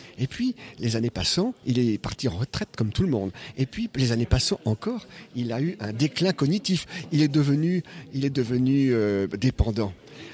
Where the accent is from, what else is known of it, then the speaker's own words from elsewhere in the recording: Brittany, France; Nous sommes bretons de la Bretagne et nous venons à ce congrès